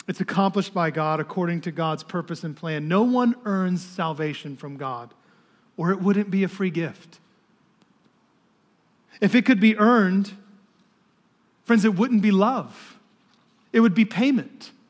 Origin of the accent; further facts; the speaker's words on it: United States; Because I'm American, right?